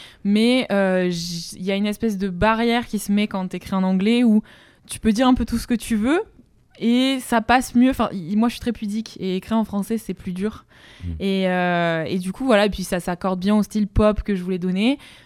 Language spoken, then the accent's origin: French; Tonneins, Nouvelle-Aquitaine, France; j'ai 20 ans, bientôt 21. Je suis originaire, moi, du Lot-et-Garonne, donc une petite ville, Tonneins.